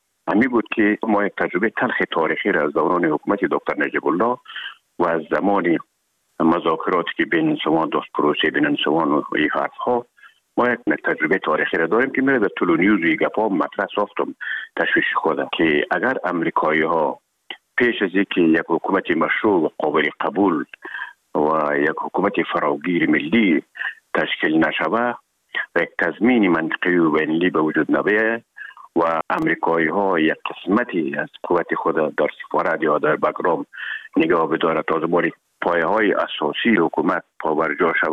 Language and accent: Persian; Herat, Afghanistan; now in Kabul, Afghanistan; خوزمان از هرات که آمدیم به اکادمی نظامی